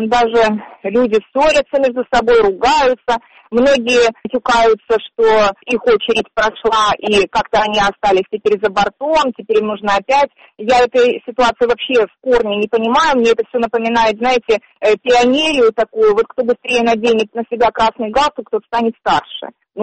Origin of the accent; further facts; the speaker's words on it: Crimea, Ukraine; Я родилась в Крыму, и мои глубокие корни находятся в Крыму, на кладбищах крымских. Самые первые могилы в Симферополе – могилы моих предков. То есть у меня очень глубокие корни. Я здесь родилась, я здесь прожила всю